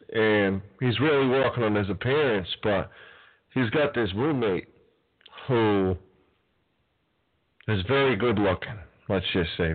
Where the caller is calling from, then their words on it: New Hampshire, United States; I'm calling from New Hampshire.